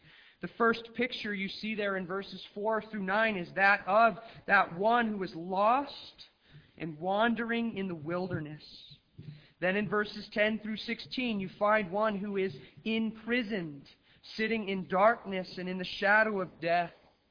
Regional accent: Colorado, United States; You know, I grew up here in Colorado

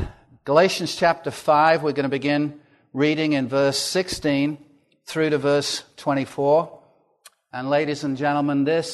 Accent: England, United Kingdom; moved away as an adult; now in United States; I'll tell you I'm from England originally. I've been here in the Valley since 1992, so the English think I sound American, and the Americans know I sound English.

